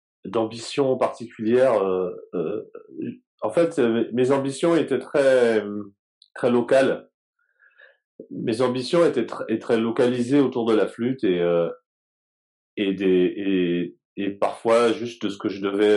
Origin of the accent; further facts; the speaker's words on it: Guadeloupe; Donc, en fait, j'ai grandi en Guadeloupe.